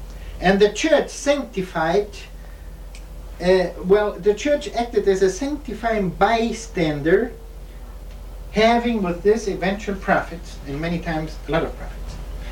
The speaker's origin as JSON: {"language": "English", "country": "Brazil", "said": "I'm from Brazil."}